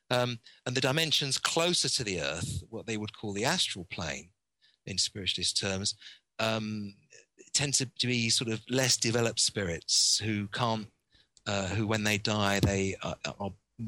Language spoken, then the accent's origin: English; Tottenham, London, United Kingdom; I come from Tottenham, so I come from that background. So these are my people.